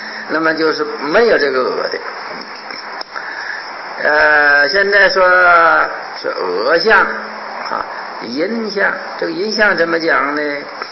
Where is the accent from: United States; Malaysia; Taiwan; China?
China; 那么我们中国人呢，我们中国人的中国哲学里面，孔孟之道好像没有说这件事